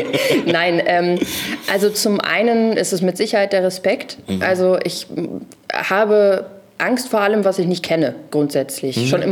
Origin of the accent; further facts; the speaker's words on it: Iserlohn, North Rhine-Westphalia, Germany; now in Hamburg, Germany; Leider ich bin Wahlhamburgerin, ja. Aber ich komme eigentlich, jetzt, vielleicht kennt es jemand, ich komme eigentlich aus Iserlohn.